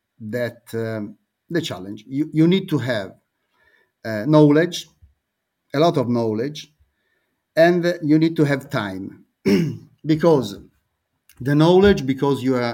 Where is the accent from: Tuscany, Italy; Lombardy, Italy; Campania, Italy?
Tuscany, Italy; English is a second language; In my opinion, I am from Tuscany, and of course Farro is and Spelt are good